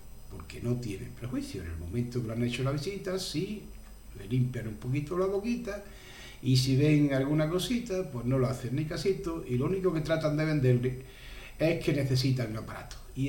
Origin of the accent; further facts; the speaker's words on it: Andalusia, Spain; Pero en Andalucía, como andaluz que soy